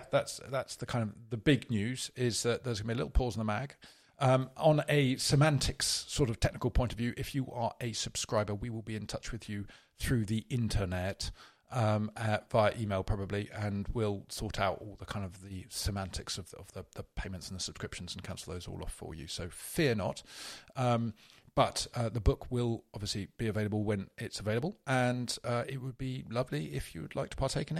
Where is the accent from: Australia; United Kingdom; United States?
United Kingdom; Yeah, we're British.